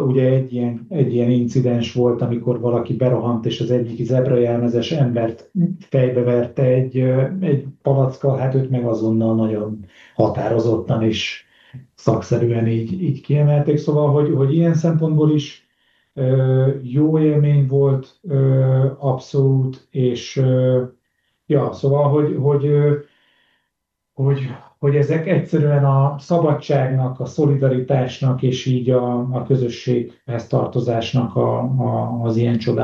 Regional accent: Pécs, Baranya, Hungary; amit persze jó elfogadni, mint pécsi, mert hogy arra is, hogy ez a város ilyet tud.

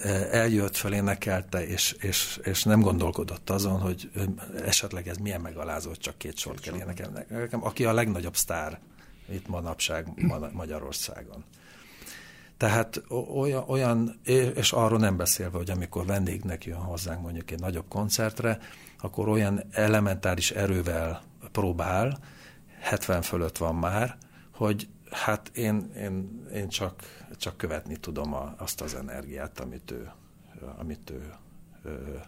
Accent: Székely Land, Romania; Én is székely vagyok egyébként.

